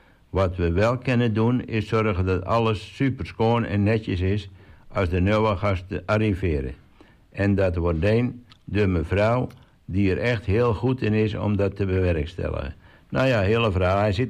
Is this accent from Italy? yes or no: no; Oudeschild, North Holland, Netherlands; Ik ben 47 jaar oud en ik kom uit Oudeschil en ik ben trouwd met Simone en samen hebben we 2 kinderen.